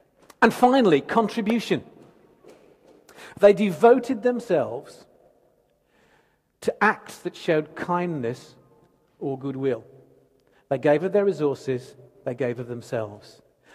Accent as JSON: {"language": "English", "town": "Dudley", "region": "West Midlands", "country": "United Kingdom", "tie": "born or raised there", "lives_now": "Leicester, United Kingdom", "said": "she had to come and live in my hometown, which is Dudley. We moved to Leicester afterwards."}